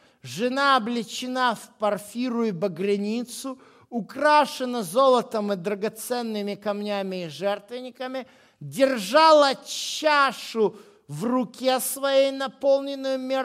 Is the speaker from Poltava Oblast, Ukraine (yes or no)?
yes; Poltava Oblast, Ukraine; moved away; мы не местные на Западной Украине, мы приехали с степной Украины, из Полтавской области, лесостепь, понимаете?